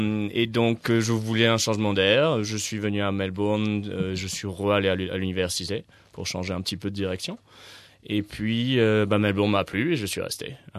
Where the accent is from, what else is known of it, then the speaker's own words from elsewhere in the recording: Mauritius; also born or lived in Paris; now in Australia; À Maurice, à l'île Maurice, de là d'où je viens.